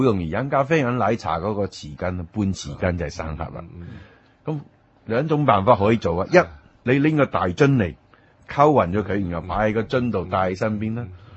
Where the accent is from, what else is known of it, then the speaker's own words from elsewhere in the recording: China; 我哋中国人应该起码咧平均年龄系104至107